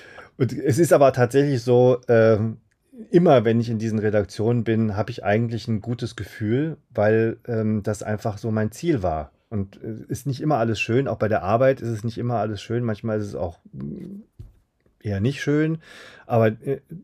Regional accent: Siegen, North Rhine-Westphalia, Germany; da habe ich bei der Zeitung in Siegen, wo ich herkomme, tatsächlich auch angefangen, Filmkritiken zu schreiben.

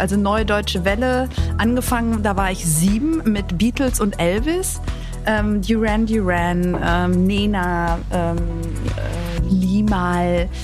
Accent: Thessaloniki, Central Macedonia, Greece; German is a second language; now in Berlin, Germany; Nein, es ist schon meine Heimat. Also ich habe noch Gefühle. Aber ich habe jetzt mittlerweile Gefühle für zwei Orte.

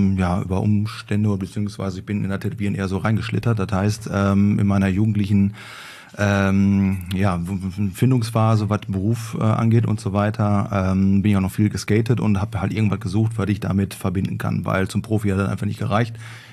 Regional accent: Herne, North Rhine-Westphalia, Germany; born there; also born or lived in Bochum / Duisburg / Bielefeld / Mülheim; Gebürtig nicht. Gebürtig bin ich aus Herne.

